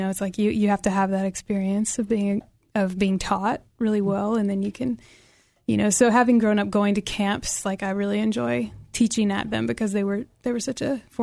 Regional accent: Chicago, Illinois, United States; now in Nashville, United States; I grew up in Chicago, but I have been in Nashville about 10 years now, so I definitely call that home now.

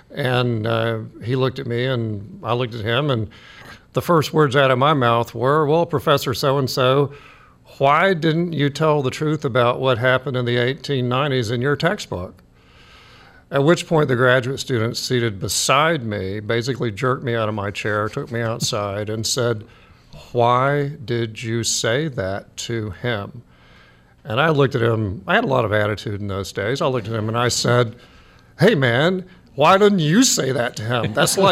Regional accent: Greensboro, North Carolina, United States; I mean, I grew up in Greensboro here during the Civil Rights period

